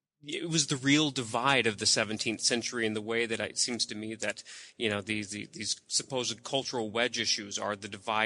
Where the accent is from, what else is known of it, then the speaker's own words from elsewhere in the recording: Deep South, United States; you know, I grew up in the Deep South. Not many Mormons, at least. Not a big Mormon community that I knew of.